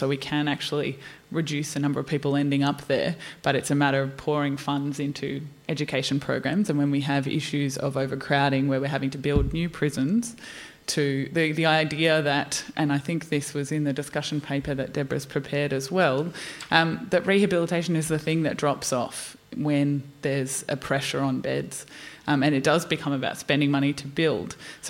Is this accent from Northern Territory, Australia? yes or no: yes; Northern Territory, Australia; I'm from the Northern Territory